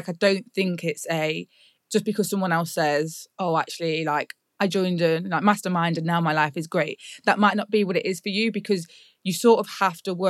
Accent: Nottingham, East Midlands, United Kingdom; also born or lived in London; I'd lived in London for 10 years and I moved to Nottingham, which was my hometown.

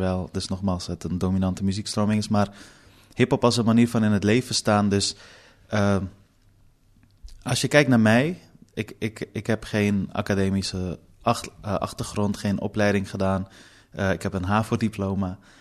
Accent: Amsterdam, North Holland, Netherlands; born or raised there

